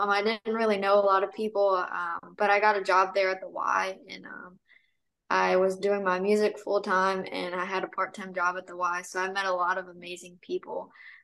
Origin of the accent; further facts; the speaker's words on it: Virginia, United States; Yeah, so I grew up in Virginia. My parents had a bluegrass band growing up, so that's kind of what stemmed my love for country music.